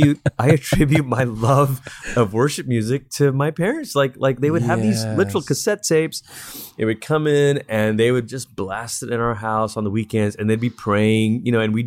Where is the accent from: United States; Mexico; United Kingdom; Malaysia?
Malaysia; So first of all, I grew up in Malaysia. That's where I'm from.